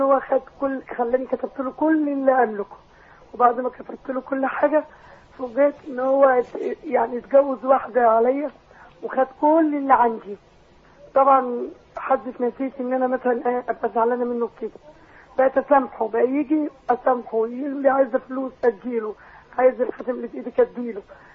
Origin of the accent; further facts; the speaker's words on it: Faiyum Governorate, Egypt; أنا من الفيوم،